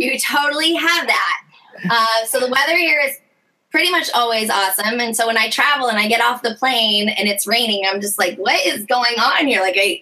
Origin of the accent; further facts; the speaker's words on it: Fresno, California, United States; I am from Fresno.